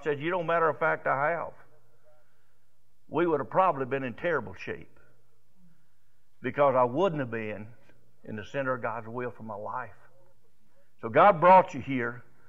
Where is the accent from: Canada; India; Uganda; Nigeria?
Canada; now in United States; Don't judge me by my accent. I've said many times, if you slit this wrist right here, it'll start spitting out little red maple leaves.